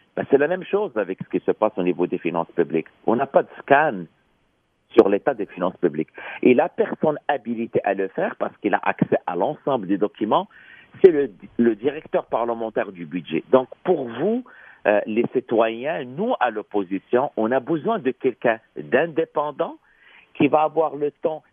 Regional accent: Quebec, Canada; ça nous prend des sacrifices en tant que Québécois.

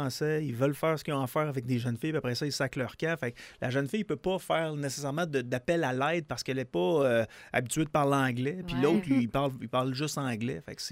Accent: Quebec City, Quebec, Canada; Moi, quand j'étais jeune, je viens du centre-ville de Québec

